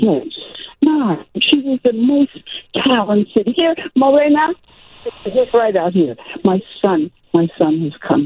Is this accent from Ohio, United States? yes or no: no; Albert Lea, Minnesota, United States; I grew up in Albert Lea, Minnesota, so my life was, in summertime, we were in the lake.